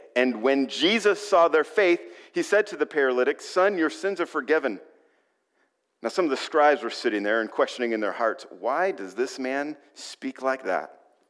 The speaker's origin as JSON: {"language": "English", "country": "Ecuador", "tie": "born or raised there", "also_born_or_lived": "Panama / Costa Rica", "said": "I didn't mention to you that my parents were missionaries. I grew up overseas as a missionary kid. I grew up in Ecuador mostly, lived in Panama and Costa Rica, but mostly Ecuador."}